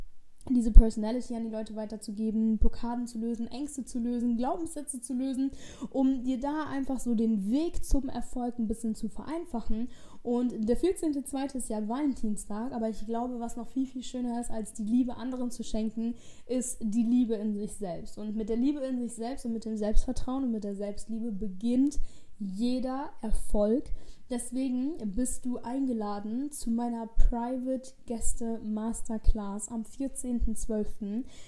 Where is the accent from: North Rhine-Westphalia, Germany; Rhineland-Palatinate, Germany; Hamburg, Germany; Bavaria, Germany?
Rhineland-Palatinate, Germany; Koblenz; Du kommst aus Koblenz? Und sie so, ja, ich komme aus Koblenz. Ich war so, okay, ich auch.